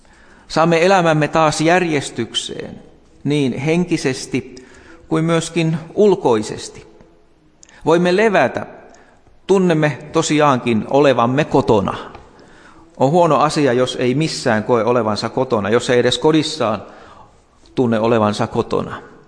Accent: Forssa, Tavastia Proper, Finland; olen syntyisin Forssasta, olen elänyt tehtaan varjossa lapsuuteni.

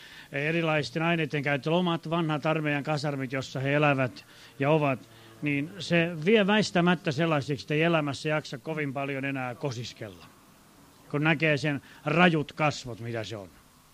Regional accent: Laihia, Ostrobothnia, Finland; meillä Laihialta, mistä olen kotoisin

